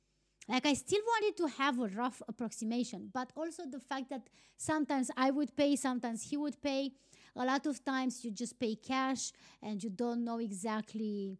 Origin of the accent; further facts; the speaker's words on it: Romania; English is a second language; now in Iceland; first and foremost, I'm from Romania, but I live in Iceland